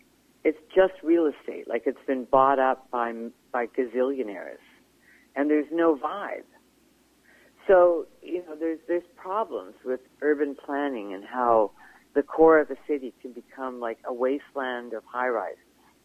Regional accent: Alberta, Canada; moved away as an adult; Well, I came here from Alberta. I sort of, you know, I sobered up. I left when I was 19

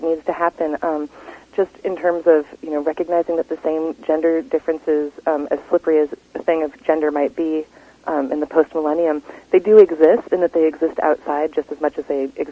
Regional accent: Portland, Oregon, United States; I did. I grew up in Portland, Oregon.

